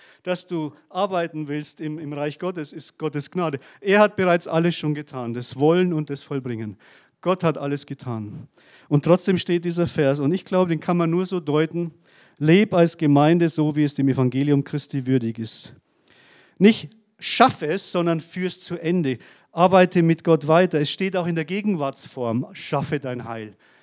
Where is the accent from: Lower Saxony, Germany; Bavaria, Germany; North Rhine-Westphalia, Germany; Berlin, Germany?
Bavaria, Germany; Traunstein; in meiner Heimat. Ich komme aus Traunstein.